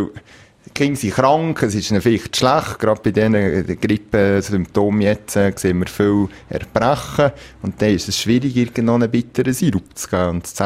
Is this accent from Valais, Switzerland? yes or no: yes; Valais, Switzerland; bei uns im Oberwallis ist das Wetter meistens gut